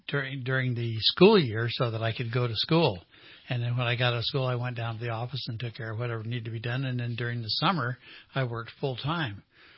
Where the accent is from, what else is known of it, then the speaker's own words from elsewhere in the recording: California, United States; And being born and raised in California, I had never been to Southern California before in my life.